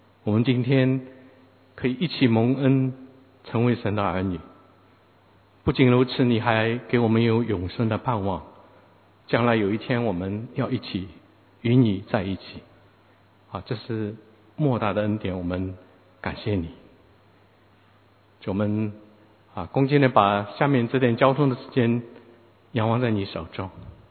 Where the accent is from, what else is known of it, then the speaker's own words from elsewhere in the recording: China; 我想我们中国人蛮蒙福的哈。